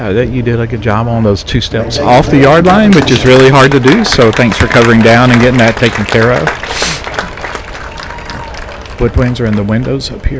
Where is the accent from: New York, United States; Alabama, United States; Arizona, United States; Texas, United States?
Alabama, United States; Jacksonville; I am from Jacksonville, Alabama